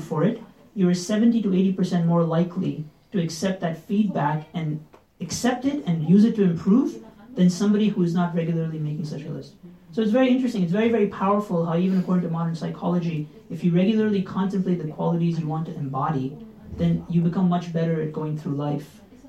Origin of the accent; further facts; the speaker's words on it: United States; we're from America, and we're used to people having very short attention spans